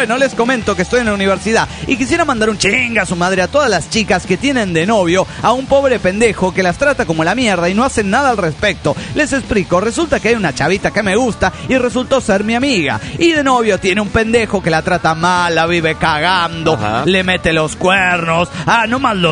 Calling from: Tucumán, Argentina; de Tucumán.

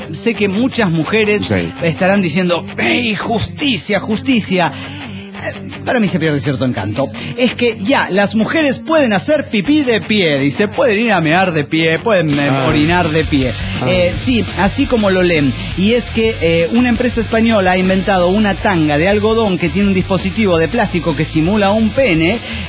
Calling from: Caracas, Capital District, Venezuela; Soy la loca del Muelle de Caracas, Venezuela

